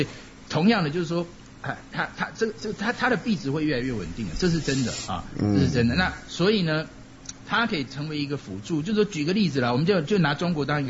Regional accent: Taiwan; 我台湾人，

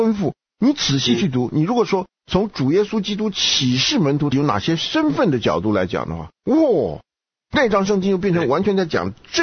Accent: China; 你看我们中国人会发明针灸

